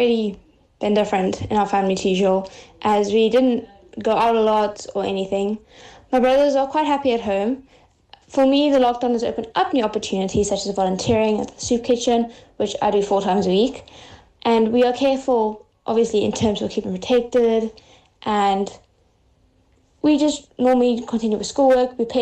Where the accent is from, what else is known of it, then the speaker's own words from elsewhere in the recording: Port Elizabeth, Eastern Cape, South Africa; born there; I'm 17. I was born in Port Elizabeth, but we lived in Grahamstown in 2003.